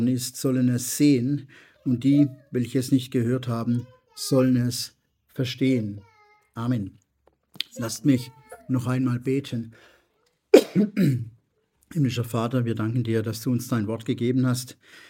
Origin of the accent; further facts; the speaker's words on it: Germany; Ich lebe in diesem Land, ich bin in diesem Land aufgewachsen. Das ist einfach so. Und das ist meine erste Identität, ich bin halt ein Deutscher.